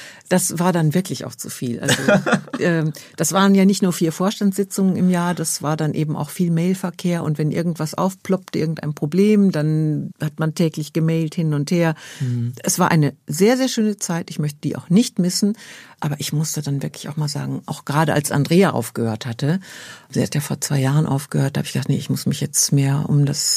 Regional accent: Dortmund, North Rhine-Westphalia, Germany; ich komme ja aus Dortmund und das ist einfach genial.

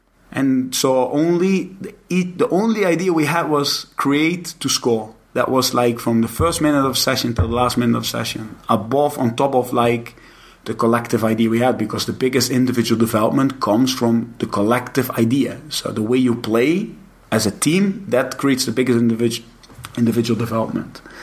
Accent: Netherlands; that's something I never witnessed before because I come from Holland.

